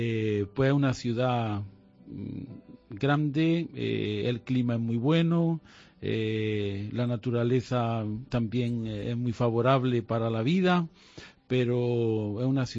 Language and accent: Spanish; Gueneja, Andalusia, Spain; now in Tegucigalpa, Honduras; Soy de Güeneja, que es un pueblo muy cerca de aquí, de la provincia de Almería, pero de Granada.